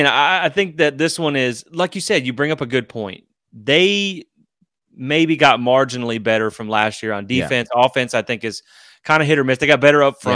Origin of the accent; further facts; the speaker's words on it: Georgia, United States; you know, I grew up in South Georgia, where it's really you're sandwiched between Georgia and Florida fans.